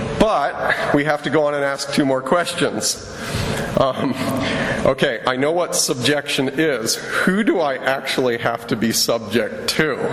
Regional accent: United States; Because as an American, I don't have to obey people.

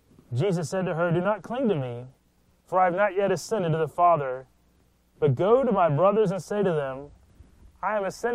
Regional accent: Aiken, South Carolina, United States; I grew up in Aiken, about 20 minutes away from the Augusta National Golf Course

